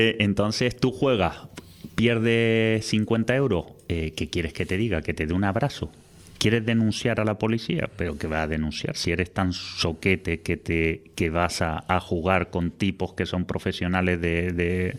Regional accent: Puerto de la Cruz, Canary Islands, Spain; Yo soy el Puerto de la Cruz, me crié aquí, he nacido aquí, trabajo gran parte de mi tiempo aquí

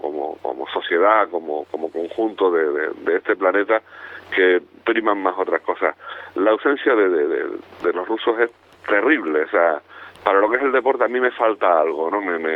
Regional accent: Canary Islands, Spain; De yo como canario, desde luego, ver a esa bandera allí me parece maravilloso.

